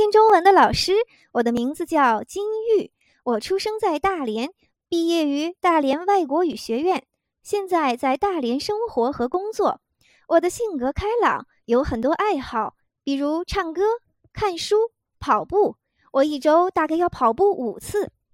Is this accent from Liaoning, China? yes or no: yes; Dalian, Liaoning, China; Japanese is a second language; 出身は大連です。大連外国語学院から卒業したので、今は大連で生活と仕事をしています。